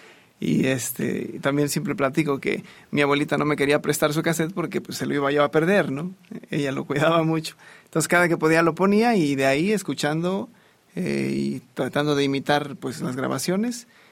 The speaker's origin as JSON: {"language": "Spanish", "town": "San Pedro Juchatengo", "region": "Oaxaca", "country": "Mexico", "tie": "born or raised there", "said": "Yo soy del estado de Oaxaca, pero de un pueblo que se llama San Pedro Juchatengo. O sea, estamos como a 4 horas de la ciudad, sobre la sierra."}